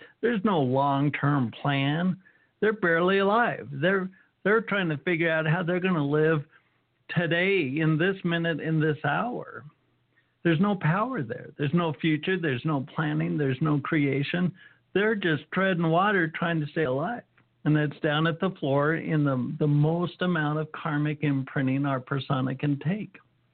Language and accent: English; United States; yes, I was raised in America.